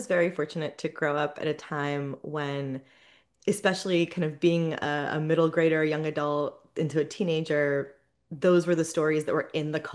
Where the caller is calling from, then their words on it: New Jersey, United States; I am joining you from very rainy northern New Jersey in the United States.